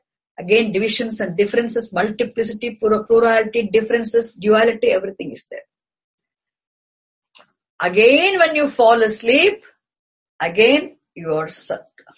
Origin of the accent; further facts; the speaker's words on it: India; English is a second language; I am an Indian and you are that, and you are here, you are English.